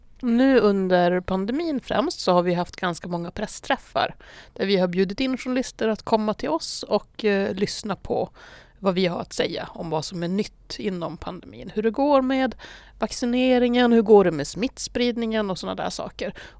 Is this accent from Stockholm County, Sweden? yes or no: no; Luleå, Norrbotten County, Sweden; jag är ju född på Östermalm i Luleå, som är ett villaområde som ligger ganska nära centrala stan. Och när jag var 18 så flyttade jag ifrån stan, men det är 12 år sedan ungefär